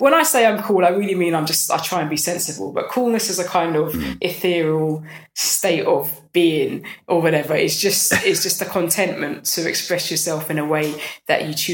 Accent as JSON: {"language": "English", "region": "London", "country": "United Kingdom", "said": "That's why I'm from London."}